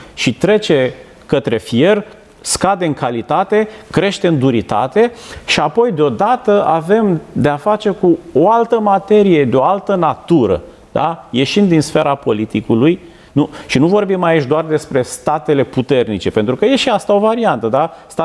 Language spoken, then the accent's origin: Romanian; Romania; noi ca români